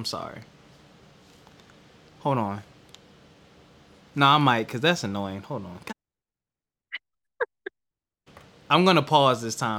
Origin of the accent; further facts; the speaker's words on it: South Carolina, United States; also born or lived in Georgia; As a native South Carolinian-ish, I was born in Georgia, but grew up in South Carolina. I have no memories of Georgia.